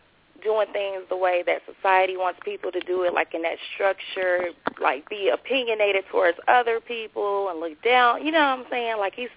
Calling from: Cincinnati, Ohio, United States; I'm calling from Cincinnati, Ohio.

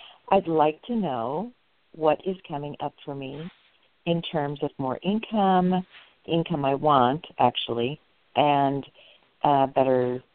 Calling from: California, United States; My pleasure, California.

